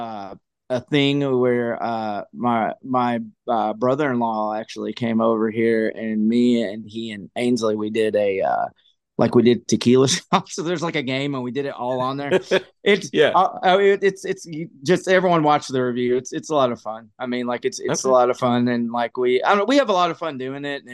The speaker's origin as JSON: {"language": "English", "region": "Arkansas", "country": "United States", "said": "So I'm obviously from the South. Okay."}